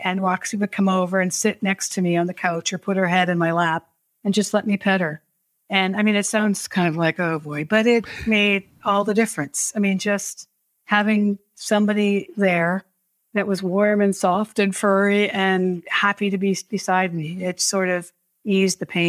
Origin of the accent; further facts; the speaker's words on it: New Hampshire, United States; but also where I grew up in New Hampshire, there were neighbors that had all kinds of dogs.